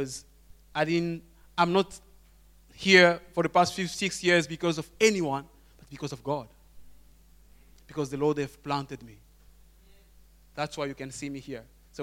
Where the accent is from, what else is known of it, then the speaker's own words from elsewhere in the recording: DR Congo; I'm originally from Congo, from DRC, and I'm very excited.